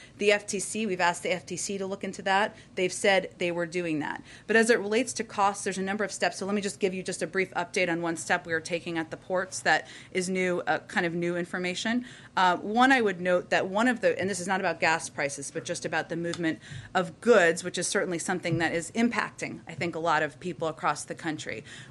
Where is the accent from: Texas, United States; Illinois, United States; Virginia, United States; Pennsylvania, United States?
Virginia, United States; Arlington; I can confirm that the president is going to Arlington later this evening, and that is my hometown as well